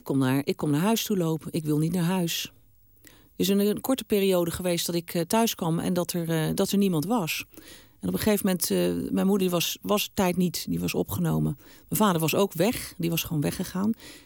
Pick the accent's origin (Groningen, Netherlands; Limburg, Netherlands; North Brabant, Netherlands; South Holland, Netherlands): South Holland, Netherlands; Rotterdam; van Zuid en ik kom van Noord.